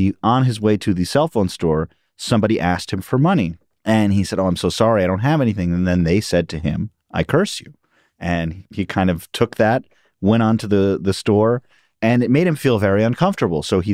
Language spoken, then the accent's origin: English; New York City, New York, United States; I grew up in Queens and Upper West Side, Manhattan